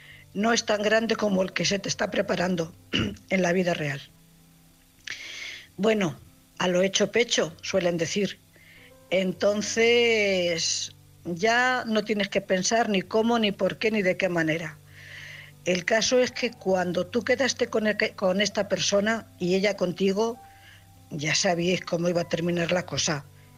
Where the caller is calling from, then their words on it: Cuenca, Castilla-La Mancha, Spain; corresponsal de Cuenca.